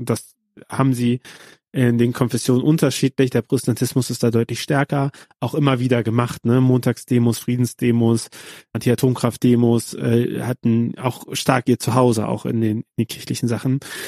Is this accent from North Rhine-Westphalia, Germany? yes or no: yes; Bonn, North Rhine-Westphalia, Germany; Also in meiner Jugend und in meiner Heimatstadt Bonn so und da kam ich das her